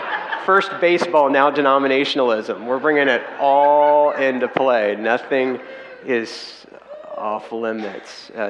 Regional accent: Texas, United States; I grew up in Texas my whole life long. And I had never lived outside of the great state of Texas

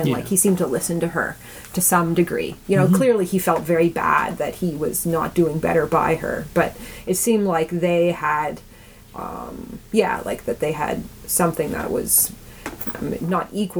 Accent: Canada; And I'm Canadian and American.

